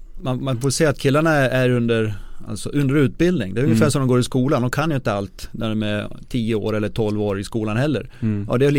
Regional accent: Avesta, Dalarna County, Sweden; i och med att jag kommer från Avesta i Dalarna, så ligger Leksand närmast i hand.

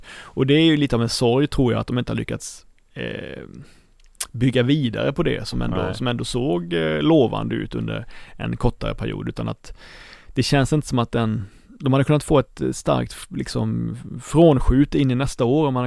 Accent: Blekinge, Sweden; jag kommer från Blekinge

